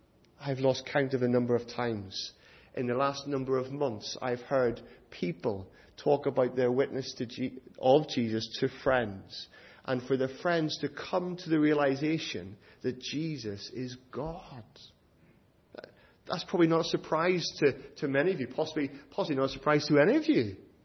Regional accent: Ireland; I'm from Ireland

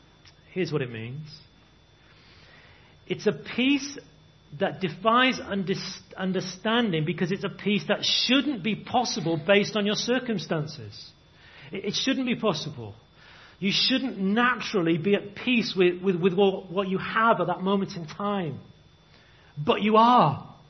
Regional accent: Wales, United Kingdom; I was brought up in the Vale of Llangollen, and we used to have a mist that would descend into the valley.

